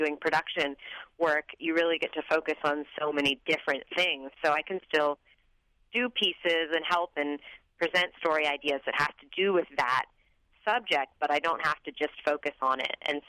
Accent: Oakland, California, United States; also born or lived in Berkeley; Yeah, I grew up in Oakland and Berkeley, California

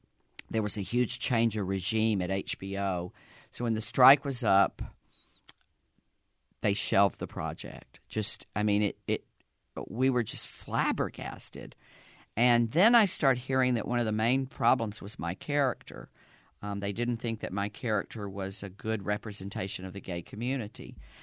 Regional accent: Southern United States, United States; accent: Southern; I would try to drop my Southern accent, and I fell into Cockney.

